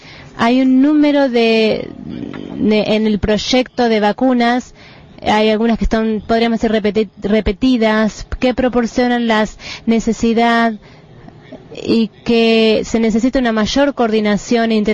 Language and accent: Spanish; Canada; Soy de Canadá.